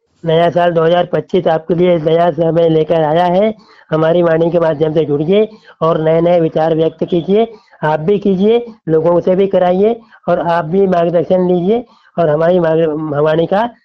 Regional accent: Betul, Madhya Pradesh, India; मैं रहने वाला जिला बैतूल मध्य प्रदेश का निवासी हूँ।

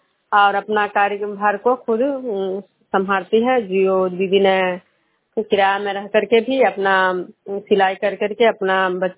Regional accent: Vishnupur, Bihar, India; मैं विष्णुपुर ग्राम खुदरा पंचायत नालंदा जिला नगर नौसा प्रखंड के निवासी हूँ और अभी मैं बिहार शरीफ में आई हुई हूँ

